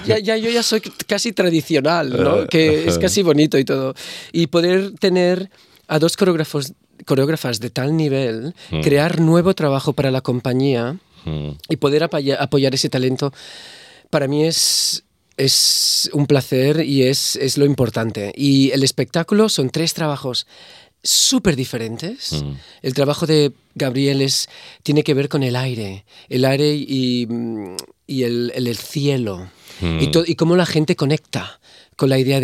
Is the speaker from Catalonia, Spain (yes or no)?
yes; La Garriga, Catalonia, Spain; now in Australia; yo era ese niño que bailaba de toda la vida y en el pueblo, en La Garriga, todos me conocen y en Barcelona.